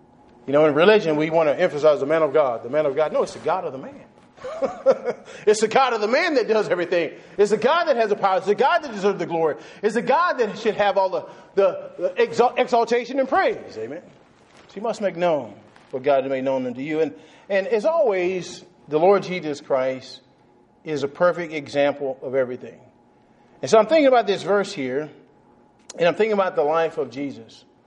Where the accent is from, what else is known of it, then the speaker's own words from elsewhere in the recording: New Boston, Texas, United States; all those people around me would know that I'm from New Boston, Texas.